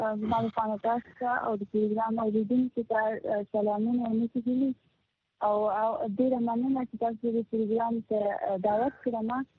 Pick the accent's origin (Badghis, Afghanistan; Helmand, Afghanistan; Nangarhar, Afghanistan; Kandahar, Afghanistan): Nangarhar, Afghanistan; also born or lived in Pakistan; now in Kabul, Afghanistan; زه د ننګرهار ولایت یم او په پلان په کابل کې یم،